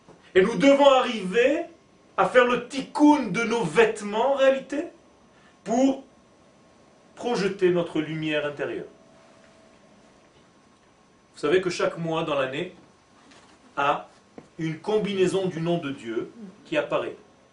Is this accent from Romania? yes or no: no; Israel; born there; first language Hebrew; French is a second language; Je suis né en Israël et ma langue natale c'est l'hébreu.